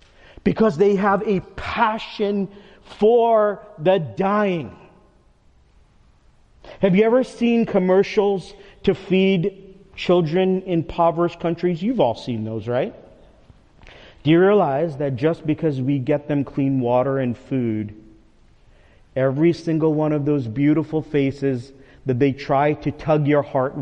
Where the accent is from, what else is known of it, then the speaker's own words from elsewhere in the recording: New York City, New York, United States; I'm a New Yorker, and one of the best parades in New York City is St. Patrick's Day Parade.